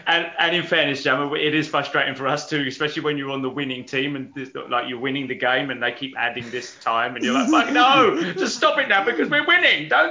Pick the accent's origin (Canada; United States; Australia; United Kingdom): United Kingdom; England; I think it's the basketball for me as an English guy.